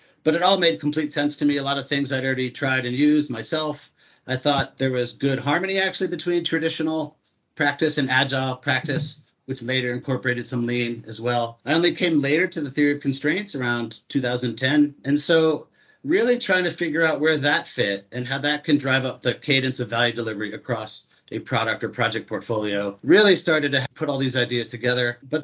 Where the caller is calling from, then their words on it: Salt Lake City, Utah, United States; Beautiful. Salt Lake City. No better time of the year than May, June here.